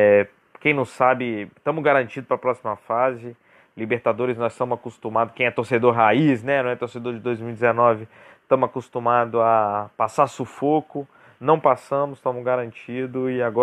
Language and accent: Portuguese; Vitória, Espírito Santo, Brazil; apesar do nome esquisito aí no Twitter. Sou de Vitória, Espírito Santo.